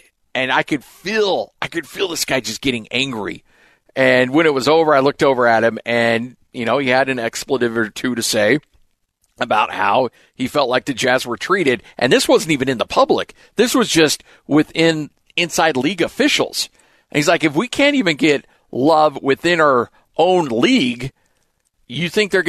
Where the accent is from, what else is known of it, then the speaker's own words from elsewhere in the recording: Idaho, United States; Look, I grew up in Idaho.